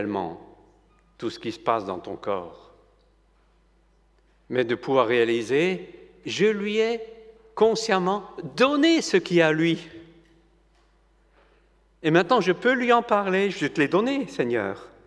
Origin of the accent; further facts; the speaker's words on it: France; Si je veux voir le président de la République, en tant que chez nous en France